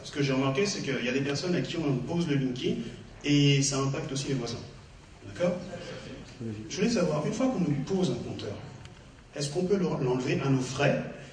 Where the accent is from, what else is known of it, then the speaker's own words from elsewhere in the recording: Île-de-France, France; Je viens de la Seine-Saint-Denis